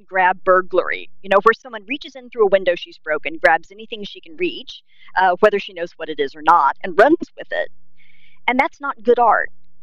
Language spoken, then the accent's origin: English; Tulsa, Oklahoma, United States; which is set in my hometown of Tulsa